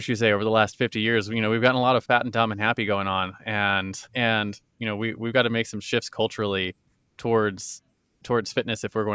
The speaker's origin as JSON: {"language": "English", "country": "United States", "said": "I'm obviously American"}